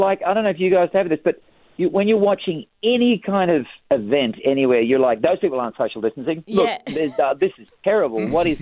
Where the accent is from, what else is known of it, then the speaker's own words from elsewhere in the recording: Queensland, Australia; I played so many kind of gigs growing up in Queensland.